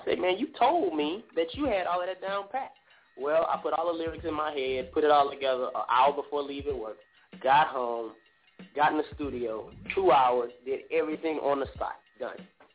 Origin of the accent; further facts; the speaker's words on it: Scotlandville, Louisiana, United States; Okay, ladies and gentlemen, this is a great tribute to my hometown, Old Scotlandville.